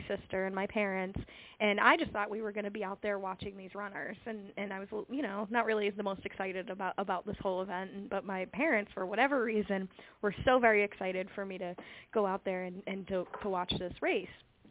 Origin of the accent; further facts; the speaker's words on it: Boston, Massachusetts, United States; I was very fortunate growing up in the Boston area